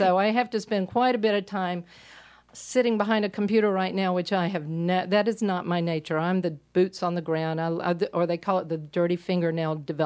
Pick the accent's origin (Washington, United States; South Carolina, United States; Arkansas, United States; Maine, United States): South Carolina, United States; Myrtle Beach; I'm from Myrtle Beach area originally, so I've seen hospitality grow astronomically and maybe a little out of control.